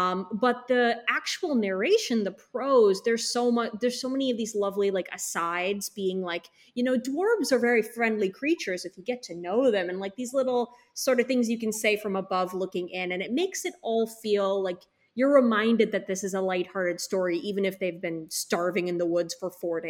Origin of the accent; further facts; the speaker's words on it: India; Like I always say, I'm Indian and I can't finish a Bollywood movie.